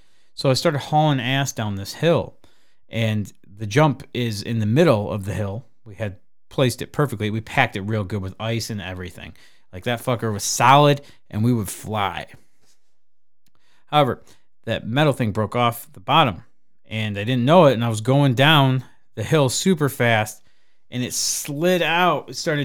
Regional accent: Traverse City, Michigan, United States; See, I grew up in Traverse City, and up there we get snow. It's what we do.

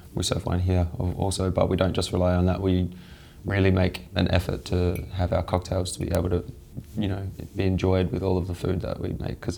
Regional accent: Perth, Western Australia, Australia; I'm from Perth, West Australia.

